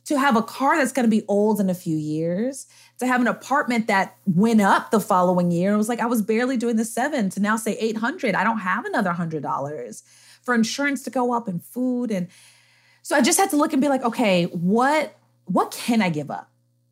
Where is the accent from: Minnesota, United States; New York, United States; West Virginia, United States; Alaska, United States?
New York, United States; New York City; Yeah, I'm a military brat. We settled in New York. My dad is Army or retired Army. We settled in New York where a lot of the rest of my family was. I grew up in Harlem when Harlem was still very Black, but very working class.